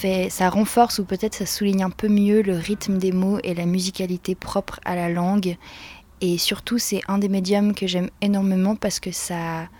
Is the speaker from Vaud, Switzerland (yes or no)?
yes; Lausanne, Vaud, Switzerland; c'est la première fois que je viens à Utopie Sonore. Je viens de Suisse, de Lausanne. J'ai fait mes études dans un autre endroit en Suisse, à Fribourg.